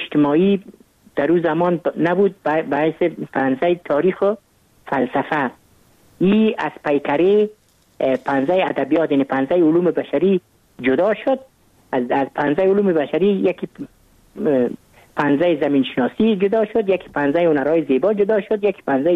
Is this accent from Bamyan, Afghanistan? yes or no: no; Kabul, Afghanistan; من متولد کابل هستم، در نایی اول کابل تولد شدیم.